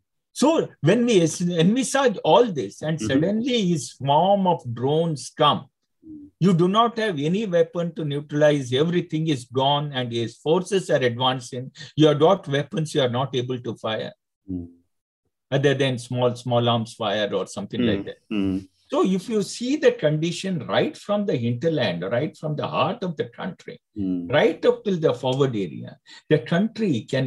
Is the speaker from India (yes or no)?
yes; India; When I'll take it as an Indian point of view rather than say the everything.